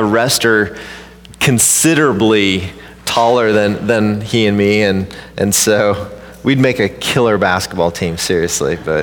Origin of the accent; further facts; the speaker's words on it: Humboldt, Nebraska, United States; We worshiped in my hometown church in Humboldt, Nebraska, which is population.